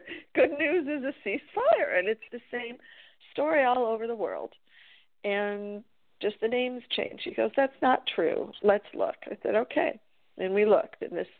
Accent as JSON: {"language": "English", "town": "Los Angeles", "region": "California", "country": "United States", "tie": "born or raised there", "said": "because I was born and raised in Los Angeles, in California, in the United States, and that is where I am speaking to you from today."}